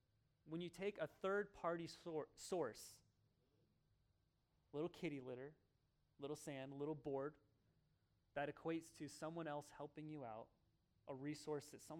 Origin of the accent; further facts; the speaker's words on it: Oregon, United States; when I grew up in Oregon, and there was this thing called rain out there